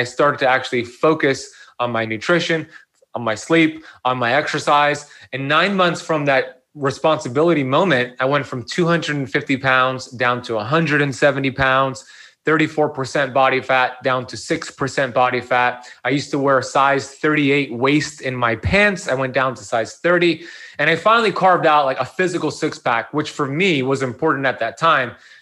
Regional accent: Miami Beach, Florida, United States; So my story is that I grew up here in Miami Beach, Florida, where I still currently live. Beautiful Miami Beach, Florida. My parents immigrated here from Iran in the 1970s.

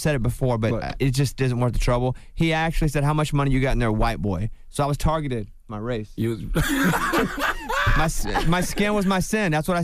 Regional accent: Arkansas, United States; I'm from Arkansas, so that's where I'm the most home.

